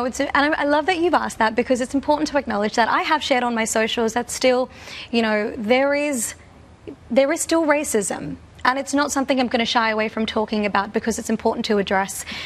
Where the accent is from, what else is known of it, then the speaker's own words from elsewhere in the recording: Australia; he's an Australian designer with Middle Eastern heritage, and I'm an Australian woman with South Asian heritage.